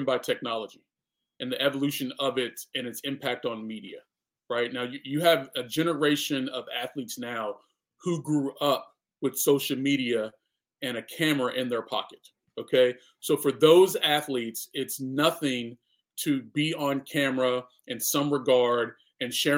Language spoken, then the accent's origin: English; Kentucky, United States; Because I grew up in Kentucky, where, you know, college basketball is king